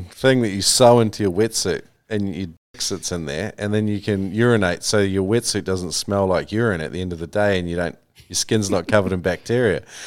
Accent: New Zealand; that was a real common one I grew up with in New Zealand.

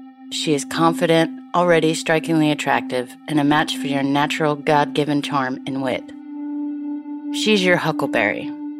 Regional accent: Kankakee, Illinois, United States; now in Alabama, United States; I currently reside in northwestern Alabama, and I was born outside of Chicago in a small town called Kankakee, Illinois.

